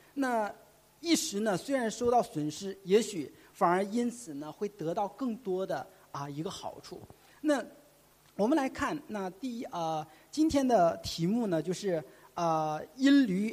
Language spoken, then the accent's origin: Chinese; Northeast China, China; 用我们东北人的话来讲就是非常的魁梧非常的魁梧